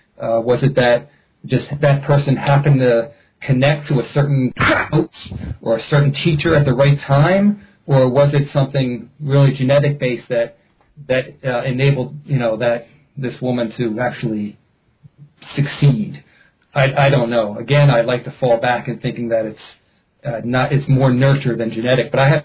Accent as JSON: {"language": "English", "town": "Philadelphia", "region": "Pennsylvania", "country": "United States", "tie": "born or raised there", "said": "I mean, I grew up in Philadelphia, and I knew some generations, you run into some bad friends."}